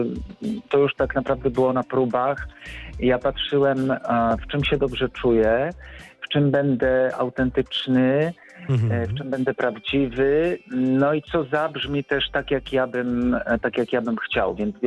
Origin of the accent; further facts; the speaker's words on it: Kraków, Lesser Poland, Poland; born there; ja się urodziłem w Krakowie. Moja rodzina też była związana właśnie z Ojcowskim Parkiem Narodowym.